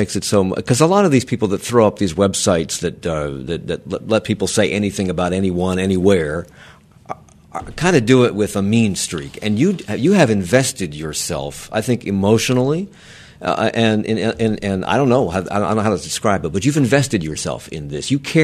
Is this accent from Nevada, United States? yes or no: no; Washington, District of Columbia, United States; Now, I grew up in the Washington area